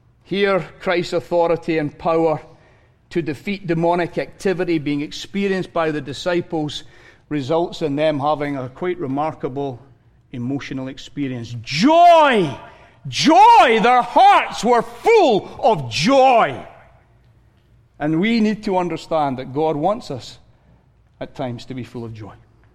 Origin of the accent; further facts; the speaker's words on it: Scotland, United Kingdom; I'm Scottish